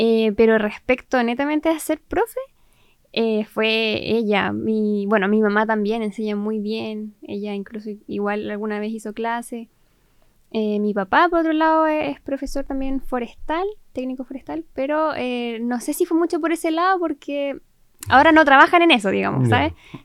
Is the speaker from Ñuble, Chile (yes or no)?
no; Osorno, Los Lagos, Chile; Bueno, yo soy de Osorno toda la vida, tengo a familia en La Unión también, pero principalmente mi vida la he hecho acá en Osorno